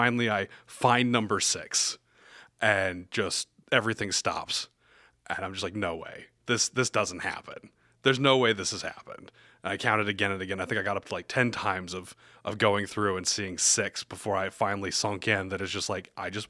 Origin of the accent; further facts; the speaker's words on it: Glenwood, Iowa, United States; I'm from Glenwood, Iowa.